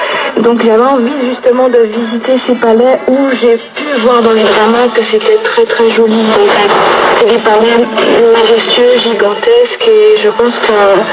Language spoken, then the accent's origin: French; Martinique, France; j'ai 25 ans, je suis originaire de la Martinique.